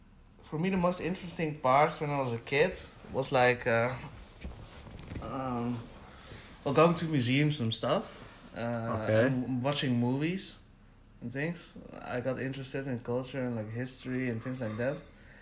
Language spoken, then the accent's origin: English; northern Netherlands, Netherlands; also born or lived in Algeria / Utrecht; So, like, I'm still pretty young, but like I grew up in the northern part of the Netherlands, and my young adulthood, the last few years I've lived more in the city of Utrecht though, which is in the central part of the Netherlands. It's also a more bigger city.